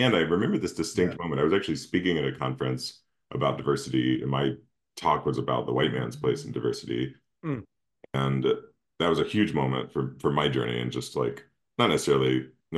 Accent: Missouri, United States; it was in Missouri, and I grew up in Missouri. I didn't grow up right there, but within an hour and a half drive.

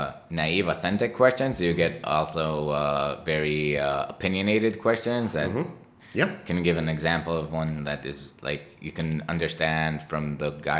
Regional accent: Jerusalem, Jerusalem District, Israel; English is a second language; I think growing up in Jerusalem, we before the wall

